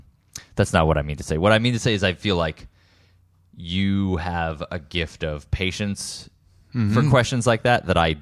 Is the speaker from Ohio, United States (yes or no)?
no; New Jersey, United States; and we are both from New Jersey.